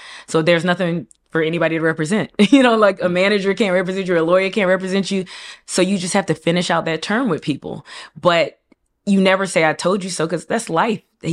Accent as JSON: {"language": "English", "country": "United States", "tie": "born or raised there", "said": "Because just because I'm Nigerian doesn't mean I know how to do business in Nigeria. I was born and raised in America."}